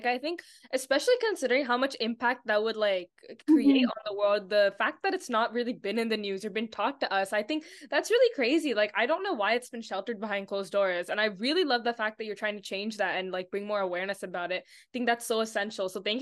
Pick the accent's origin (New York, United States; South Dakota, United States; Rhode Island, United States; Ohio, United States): Ohio, United States; Cincinnati; born there; My parents were from India. I was born in Cincinnati